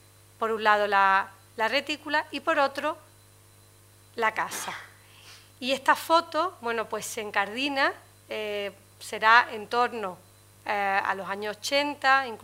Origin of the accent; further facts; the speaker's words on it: Spain; nosotros como arquitectos españoles vemos realmente todo esa forma del oficio